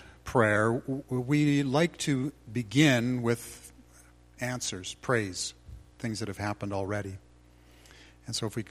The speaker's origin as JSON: {"language": "English", "town": "Edmonton", "region": "Alberta", "country": "Canada", "tie": "born or raised there", "said": "And I grew up in Edmonton."}